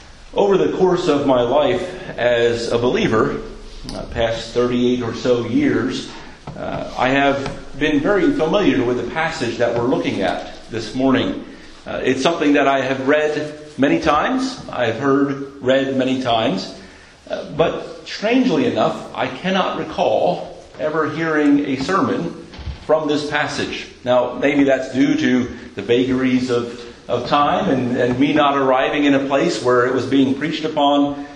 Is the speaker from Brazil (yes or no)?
no; United States; accent: American; I do apologize for my American accent and constantly saying Isaiah instead of Isaiah, as the British